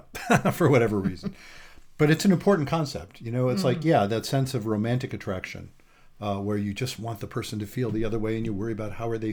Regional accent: Vermont, United States; those of you who don't know, we're from Vermont.

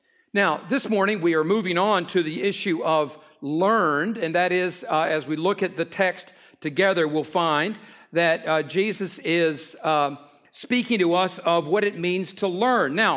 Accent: North Carolina, United States; I grew up in North Carolina, and when we take a vacation, I remember going through the mountains

